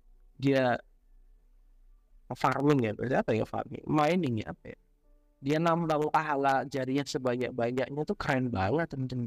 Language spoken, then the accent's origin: Indonesian; Surakarta, Central Java, Indonesia; Kampung halaman jenderal di mana? Di Solo. Kalau jenderal aslinya Solo, lahir di Solo, kota Solo.